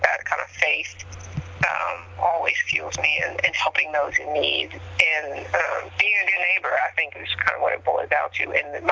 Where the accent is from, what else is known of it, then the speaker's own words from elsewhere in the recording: New York, United States; I grew up fairly poor in New York, where there's very visible dichotomy and systemic both racism